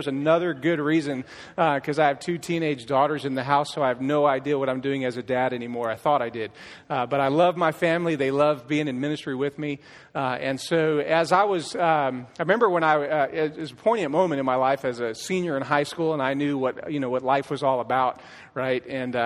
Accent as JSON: {"language": "English", "region": "California", "country": "United States", "tie": "born or raised there", "said": "I was born in Southern California. Loved the Southern Cal life. That's who I was. I was the skateboarding kid who just loved everything about Southern Cal."}